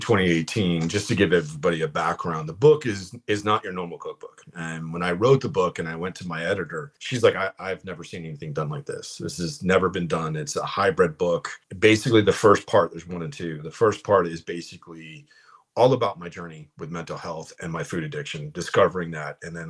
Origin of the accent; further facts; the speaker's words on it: Florida, United States; And when I lived in West Palm, I'm from Florida. So when I lived in West Palm